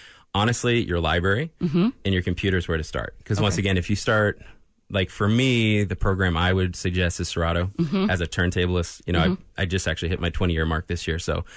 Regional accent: East Coast, United States; moved away; I was originally from the East Coast, moved out here in 93.

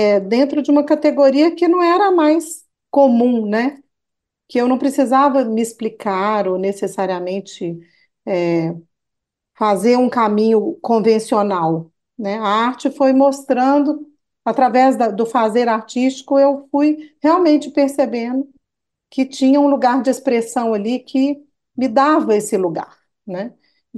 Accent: Minas Gerais, Brazil; accent: mineiro; now in São Paulo, Brazil; eu sou mineira, né? As pessoas vão perceber pelo meu sotaque.

